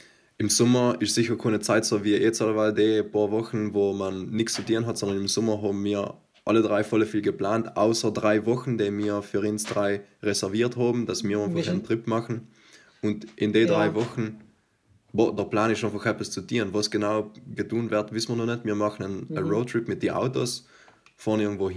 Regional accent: Merano, Trentino-Alto Adige, Italy; accent: Meraner Dialekt; wegen meinem Meraner Dialekt.

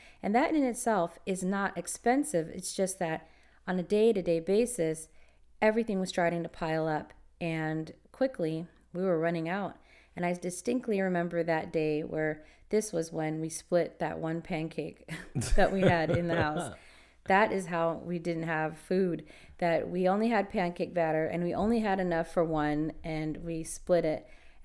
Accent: United States; But I, being American, said, okay, well, let me go and see what else I can get.

